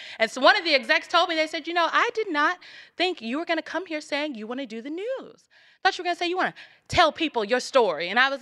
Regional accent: Nebraska, United States; They don't even get the concept that I'm from Nebraska.

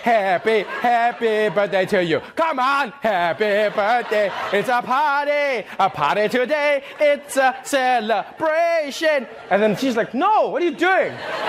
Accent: South Africa; now in United States; when I was growing up in South Africa, one of my favorite TV shows I used to watch with my mom

